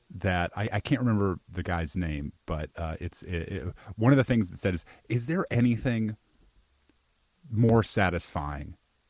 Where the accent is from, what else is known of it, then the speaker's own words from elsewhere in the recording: Jonesboro, Arkansas, United States; I grew up in Jonesboro, Arkansas, which is about an hour and a half away from Memphis